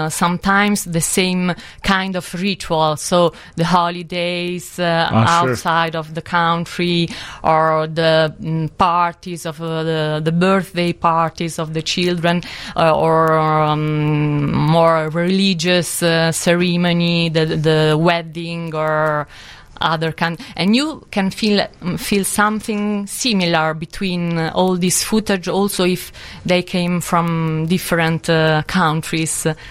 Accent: Rome, Lazio, Italy; English is a second language; I'm from Rome, but I live between Bologna and Milano

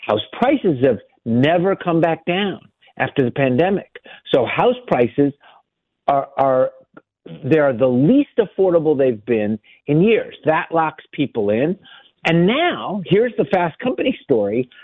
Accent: Miami, Florida, United States; I grew up in Miami. I'm one of four. None of us live in Miami. But my mom still does.

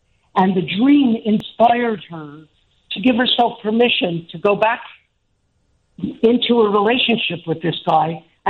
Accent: Canada; I'm a Canadian, but I remember this dream.

